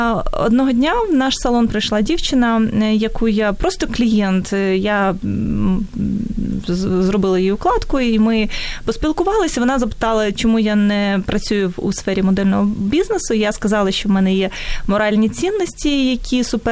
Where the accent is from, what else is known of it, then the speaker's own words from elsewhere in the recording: Uzhhorod, Zakarpattia Oblast, Ukraine; born there; Я навпаки народилася в Ужгороді, невеликому місті.